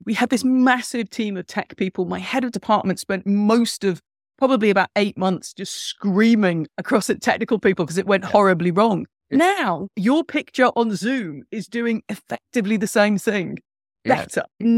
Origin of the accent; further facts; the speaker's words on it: Ireland; I feel like I'm Irish, so I'm very pale the rest of the time